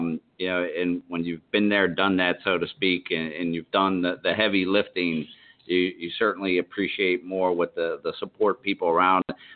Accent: Pittsburgh, Pennsylvania, United States; moved away as an adult; I grew up in Pittsburgh, and I moved here 2 days before I started the police academy

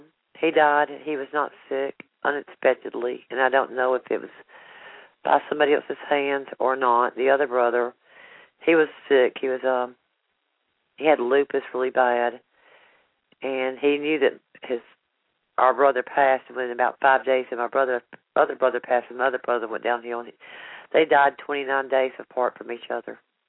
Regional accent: Alabama, United States; I'm from Alabama.

